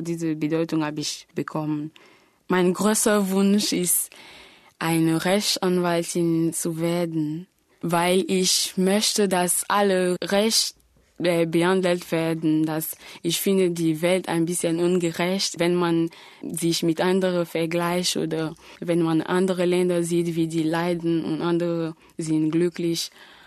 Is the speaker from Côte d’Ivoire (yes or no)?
yes; Abidjan, Côte d’Ivoire; German is a second language; Ich komme aus der Elfenbeinküste in Hauptstadt Abidjan. Und ich bin 6. Dezember 1992 geboren.